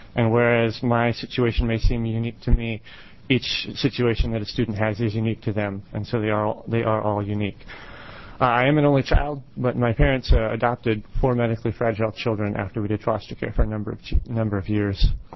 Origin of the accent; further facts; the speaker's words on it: California, United States; also born or lived in Oregon; I was born in Oregon here, but I was raised down in California, but I've come back about 3 years ago.